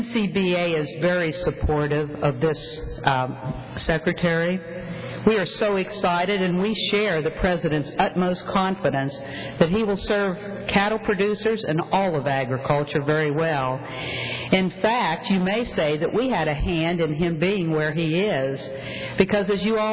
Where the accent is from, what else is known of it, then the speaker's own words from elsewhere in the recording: Manhattan, Kansas, United States; and I'm a producer from Manhattan, Kansas.